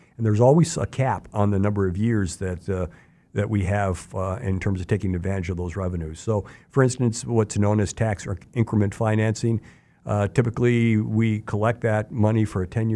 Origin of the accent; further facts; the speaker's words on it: Chicago, Illinois, United States; I've worked in other states as well, but I grew up in Chicago. I consider myself a Chicagoan.